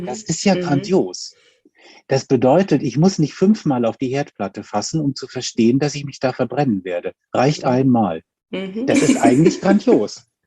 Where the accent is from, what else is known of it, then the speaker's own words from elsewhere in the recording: Hamburg, Germany; es ist kalt, ich komme aus Hamburg, es ist kalt und es regnet